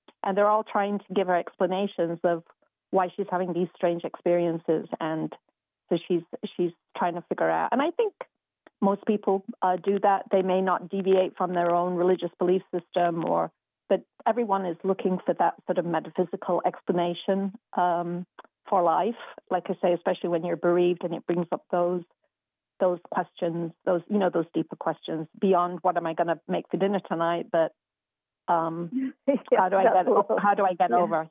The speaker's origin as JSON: {"language": "English", "region": "the north of England", "country": "United Kingdom", "tie": "born or raised there", "said": "Well, I grew up in England, in the north of England. I went to university in York"}